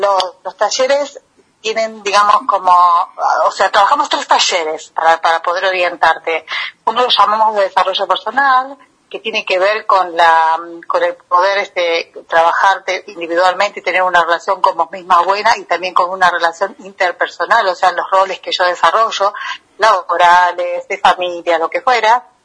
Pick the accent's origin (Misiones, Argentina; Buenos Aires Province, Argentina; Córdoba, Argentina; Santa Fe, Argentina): Buenos Aires Province, Argentina; Tigre; now in Pinamar, Argentina; Cuando vengo aquí, o sea, de donde yo vengo, que es zona norte, partido de Tigre, San Fernando